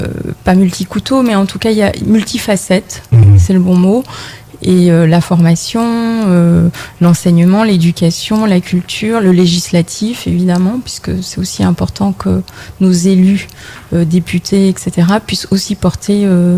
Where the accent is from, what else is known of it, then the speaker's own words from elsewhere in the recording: Regina, Saskatchewan, Canada; J'ai grandi à Regina, même si je suis partie revenue, je continue de revenir inlassablement